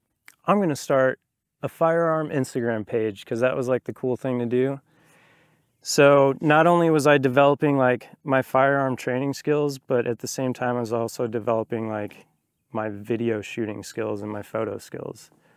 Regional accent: New Mexico, United States; also born or lived in Colorado; Yeah, so born and raised in New Mexico. Was there till I was about 21-ish. And then I moved to Colorado for like 6 years-ish. And then moved back to New Mexico

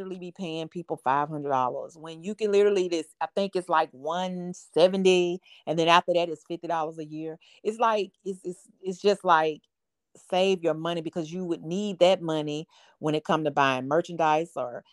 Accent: Atlanta, Georgia, United States; Like, when I went to school, I'm from Atlanta.

